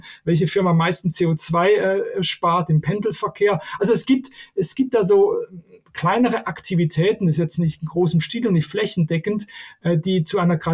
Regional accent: Switzerland; aber bei uns in der Schweiz und auch in anderen Ländern steigt Abo stärker an, als das in Deutschland der Fall ist.

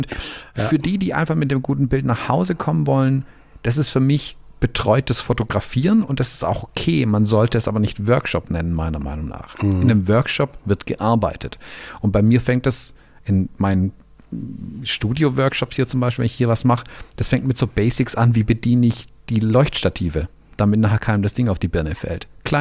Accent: United States; das sage ich jetzt als Amerikaner

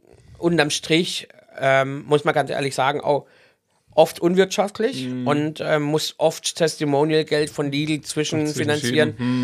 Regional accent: Kappelrodeck, Baden-Württemberg, Germany; weil ich komme ja gebürtig aus Kappelrodig, bin hier aufgewachsen.

